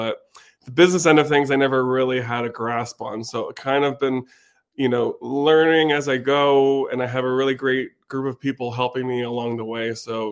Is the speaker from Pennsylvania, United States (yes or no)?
yes; Bethlehem, Pennsylvania, United States; So I am a Lehigh Valley native. I'm born and raised in Bethlehem.